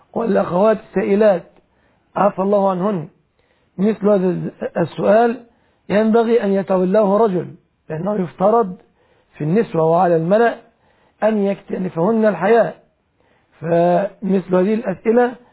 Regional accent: Egypt; كالحادث في بلادنا مصر ويطعمونهم

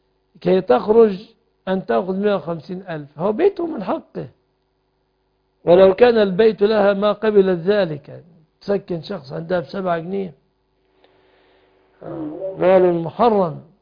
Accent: Egypt; بلادنا مصر

